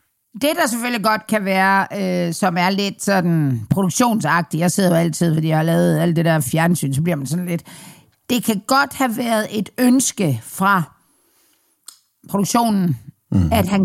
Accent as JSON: {"language": "Danish", "region": "Jutland", "country": "Denmark", "said": "Ja, og jeg er sådan jyde."}